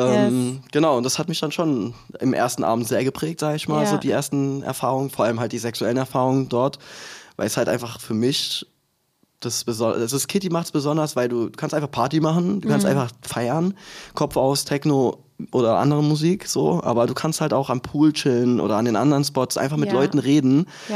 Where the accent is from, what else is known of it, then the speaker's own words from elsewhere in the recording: Baden-Württemberg, Germany; Also ich bin ja eigentlich aus Süddeutschland, aus Mannheim-Heidelberger Ecke.